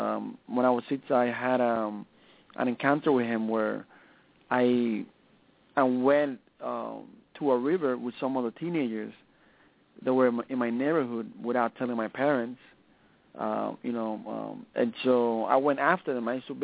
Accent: Dominican Republic; now in Miami, United States; So you can say that I was sort of, at the later part of my life, I was raised here in America. But Miami's awesome.

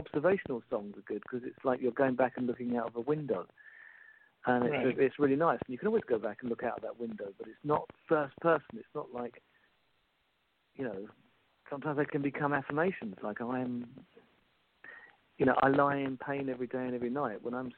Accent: England, United Kingdom; because I'm, you know, being English, you just conditioned pessimist.

